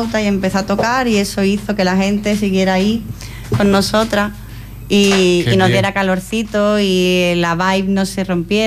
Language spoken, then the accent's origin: Spanish; Andalusia, Spain; somos todas andaluzas. Somos cinco mujeres, todas okay. andaluzas, y de diferentes sitios de Andalucía, desde Granada, Málaga, Sevilla, Cádiz.